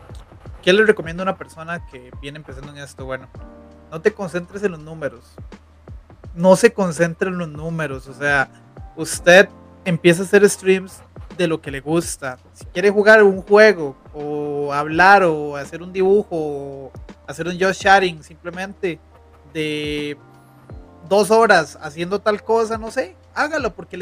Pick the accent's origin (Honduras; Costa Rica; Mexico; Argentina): Costa Rica; es que, maes, somos ticos, entre ticos nos entendemos.